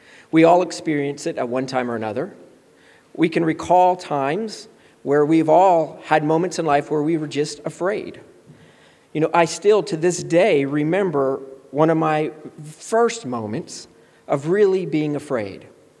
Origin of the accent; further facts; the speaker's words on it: Florida, United States; Now, you have to understand, growing up in Florida, I thought I was at the beach all the time.